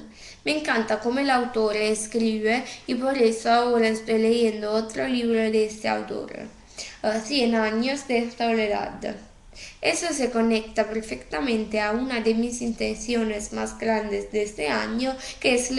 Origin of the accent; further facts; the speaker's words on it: Italy; Spanish is a second language; Hola, soy … de Italia y hoy voy a responder a algunas preguntas de la actividad A4.